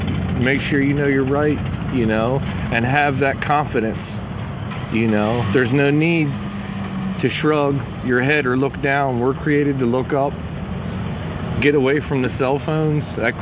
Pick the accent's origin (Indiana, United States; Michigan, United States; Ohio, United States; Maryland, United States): Maryland, United States; I'm from Maryland, and she's from Oregon, do you know?